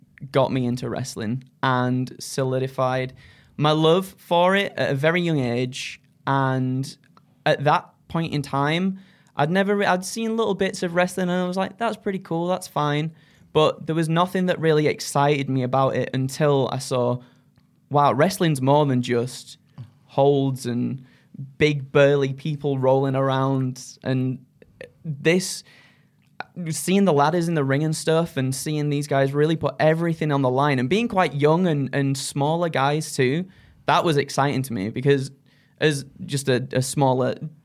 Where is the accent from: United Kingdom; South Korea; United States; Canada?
United Kingdom; Yorkshire and the Humber; now in North East England, United Kingdom; that's when I was like, yeah, I'm from Yorkshire, yeah, it's all good.